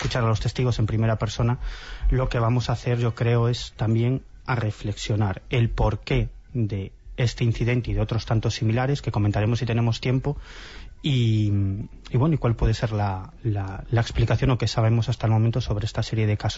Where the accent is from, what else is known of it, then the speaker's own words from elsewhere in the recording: Galicia, Spain; Ya sabes, yo soy gallego.